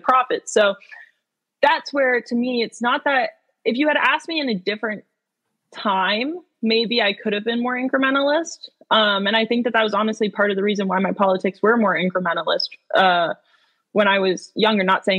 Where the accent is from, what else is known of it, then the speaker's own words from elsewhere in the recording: Georgia, United States; again, I'm from Georgia, so seeing their reaction in Cop City has been really eye-opening for me personally